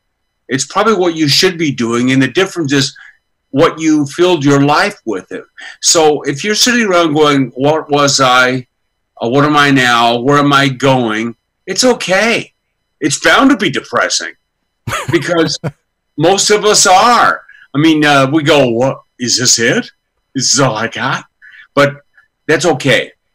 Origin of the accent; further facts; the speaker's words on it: Ireland; You know, I've always had something to say. I'm Irish.